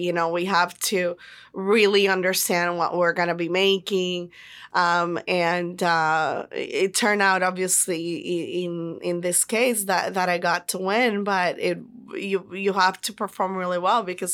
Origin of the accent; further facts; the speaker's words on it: Puerto Rico; I'm from a very small town in Puerto Rico on the southwestern side, what people call the island, which is referring to like the countryside.